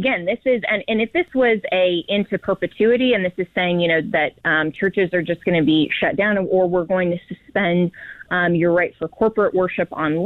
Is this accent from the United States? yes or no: yes; Colorado, United States; in my home state of Colorado, we have a Democrat governor.